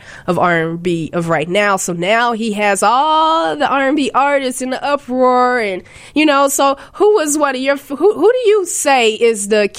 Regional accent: Gary, Indiana, United States; You know, I told you before that I was from Gary, Indiana.

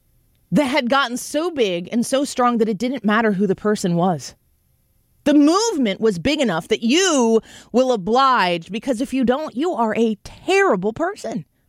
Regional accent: Illinois, United States; because I come from Illinois. I drive by landfills every day.

